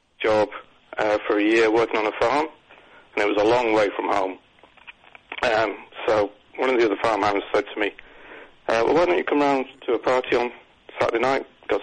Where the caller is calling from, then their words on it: Bexley, London, United Kingdom; from Bexley. You won't have heard of it. It's a borough. We don't have neighborhoods.